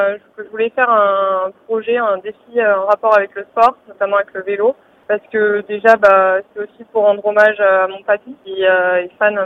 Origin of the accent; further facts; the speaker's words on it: Auvergne-Rhône-Alpes, France; Donc, je suis originaire de la Haute-Loire, donc ça s'y prête assez bien.